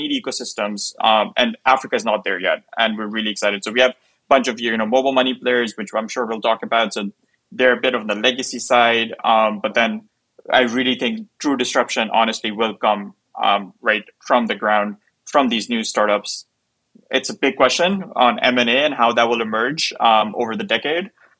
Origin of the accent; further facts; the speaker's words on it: Pakistan; I'm from Pakistan